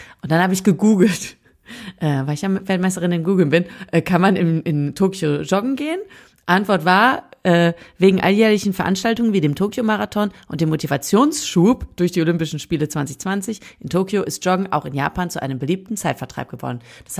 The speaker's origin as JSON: {"language": "German", "town": "Lemgo", "region": "North Rhine-Westphalia", "country": "Germany", "said": "Bei uns in Lemgo sind Semmeln aber andere Sachen, als irgendwie bei euch die Semmeln sind."}